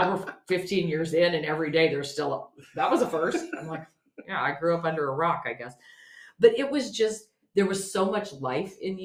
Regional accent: Montana, United States; I grew up in Montana, and you'll laugh. I might have said this before. So I grew up in a little Christian community.

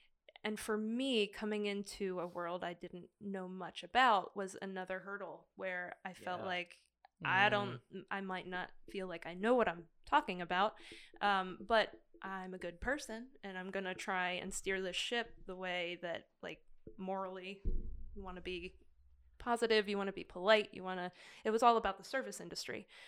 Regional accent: Pennsylvania, United States; now in Washington, United States; I'm originally from Pennsylvania, so it's not too far to go home to my family.

